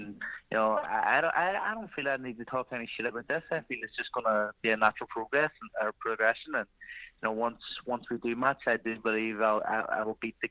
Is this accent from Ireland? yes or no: yes; Ireland; I believe that because I am Irish, you know, I need to represent my country